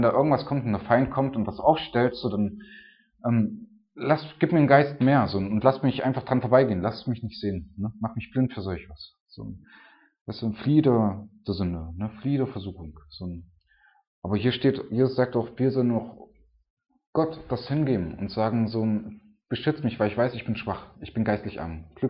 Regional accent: Germany; Wir sind Deutsche, wir sind verwöhnt

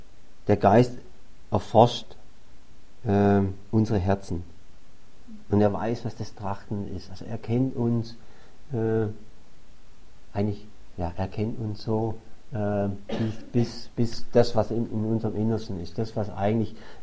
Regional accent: Baden-Württemberg, Germany; Als Schwabe guckst du immer noch, hast du ein bisschen Bankkonto, so ein bisschen ansparen, das tut ja gut.

